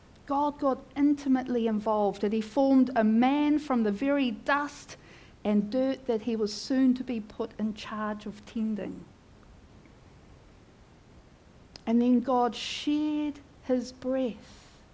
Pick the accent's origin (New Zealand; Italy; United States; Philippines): New Zealand; Auckland; I was born and raised in Auckland, but every trip that we took as a family was out of Auckland, going to visit family that lived far away.